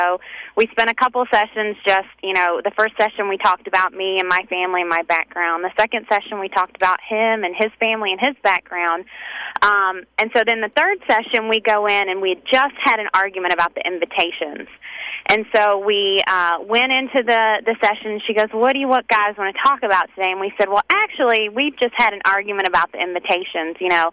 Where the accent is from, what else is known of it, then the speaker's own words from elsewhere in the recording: the South, United States; I'm very much from the South.